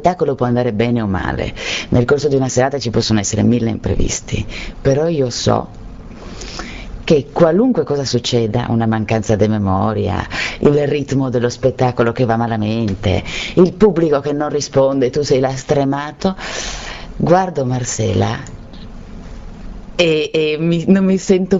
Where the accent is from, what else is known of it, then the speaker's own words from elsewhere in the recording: Trieste, Friuli-Venezia Giulia, Italy; io sono triestina